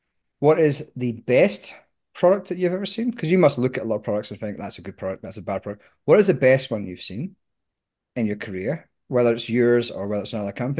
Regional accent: Scotland, United Kingdom; I'm Scottish. I don't know what you're talking about.

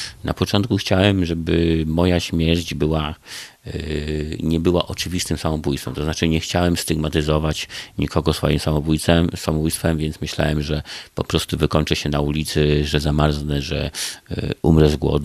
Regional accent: Podlaskie Voivodeship, Poland; moved away; ja pochodzę z województwa podlaskiego, z małej miejscowości.

